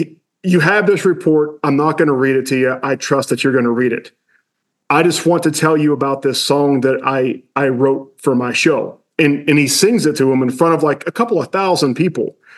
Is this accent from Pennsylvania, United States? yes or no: yes; Pennsylvania, United States; I grew up outside of Pittsburgh.